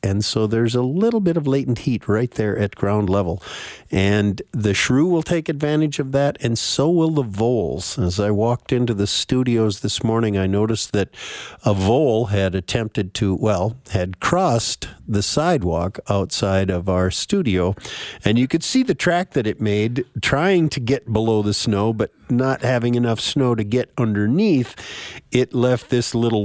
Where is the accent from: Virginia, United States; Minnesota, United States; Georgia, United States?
Minnesota, United States; Park Rapids; I came here in 1950, and I've been here ever since. And I moved here from Park Rapids, so I wasn't like I came from Illinois or someplace like that. I am not a carpetbagger. I'm a northern Minnesota boy